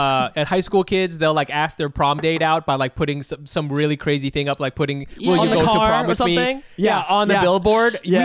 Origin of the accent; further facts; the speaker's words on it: Ohio, United States; I'm from Ohio.